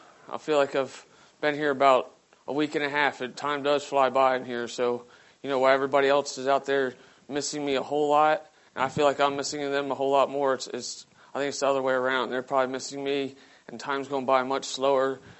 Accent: Seaford, Delaware, United States; I'm 34 years old, and I'm from Seaford, Delaware.

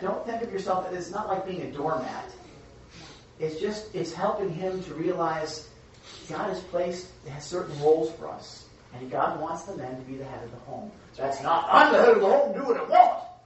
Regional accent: New Jersey, United States; Well, I'm just from Jersey. That's just how we talk.

